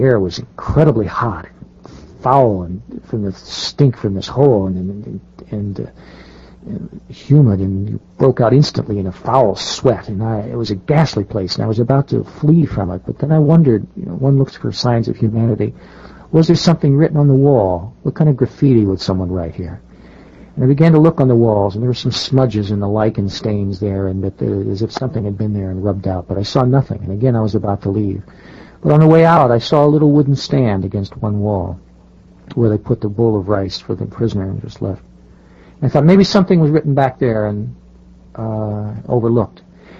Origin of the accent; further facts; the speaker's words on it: Granite City, Illinois, United States; growing up in Granite City in the St. Louis area, we would summer down in the Ozarks.